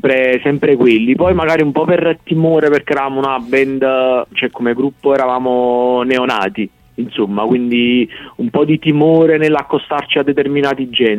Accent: Campania, Italy; al Café Street di Torre del Greco, che è un locale dell'Interland napoletano. Noi non siamo proprio di Napoli Centro, okay, ma siamo del Vesuviano, insomma.

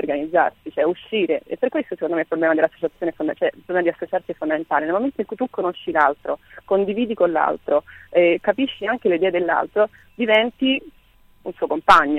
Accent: Rome, Lazio, Italy; perché sono di Roma

